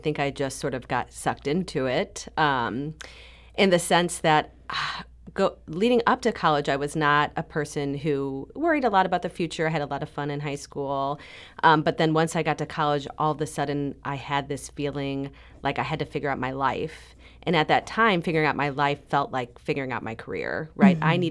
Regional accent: St. Louis, Missouri, United States; Sure. I'm from St. Louis, and I went to college. My parents did not go to college.

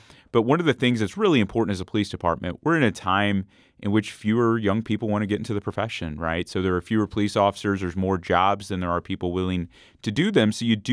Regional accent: United States; So born and raised in Jefferson County, my family's lived there for generations.

